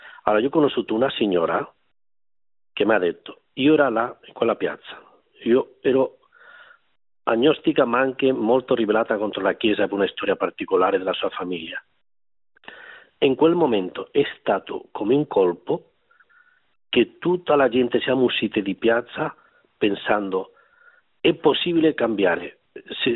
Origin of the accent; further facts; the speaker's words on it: Murcia, Region of Murcia, Spain; Italian is a second language; moved away as an adult; now in Poland; sì, ecco, sono spagnolo di Murcia.